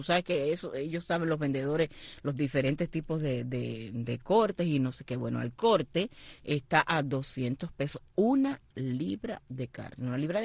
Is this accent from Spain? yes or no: no; Holguín, Cuba; y me tienes a mí, que soy de Holguín.